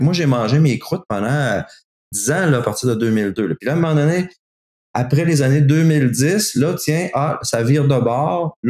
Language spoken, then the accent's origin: French; Quebec City, Quebec, Canada; J'étais de Québec, un tout petit marché.